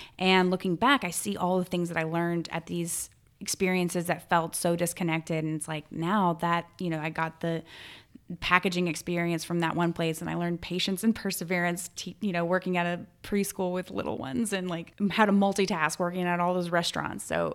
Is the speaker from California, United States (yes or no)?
no; Oklahoma, United States; now in New Orleans, United States; I grew up in Oklahoma, and I love Oklahoma. It's a great place to grow up